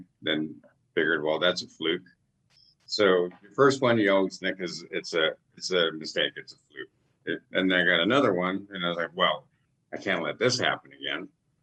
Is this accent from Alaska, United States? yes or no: yes; Alaska, United States; I was born and raised here in Alaska, and my family, you know, I'm a product of divorce, and my father was an alcoholic.